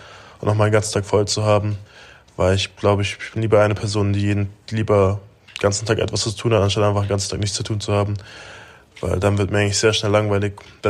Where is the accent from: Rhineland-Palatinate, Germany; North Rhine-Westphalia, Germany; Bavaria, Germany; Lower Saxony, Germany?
Bavaria, Germany; Augsburg; Ich bin halt aufgewachsen in dem Stadtteil im Süden von Augsburg in Hohenstetten. Bin da ganz normal zur Grundschule gegangen